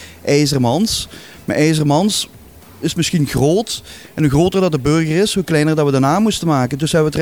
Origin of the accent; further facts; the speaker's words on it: Limburg, Belgium; we willen gewoon als Limburger niet achterblijven.